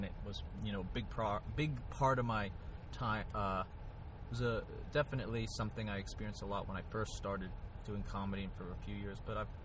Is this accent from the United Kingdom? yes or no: no; Australia; moved away as an adult; also born or lived in United States; I was born in the States. I lived in Australia for about 10 years. Yeah, like from like a young age to early 20s.